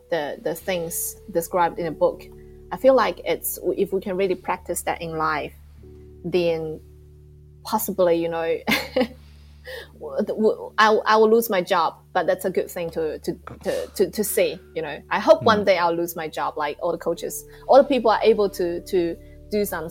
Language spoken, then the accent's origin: English; New Zealand; because I'm from New Zealand.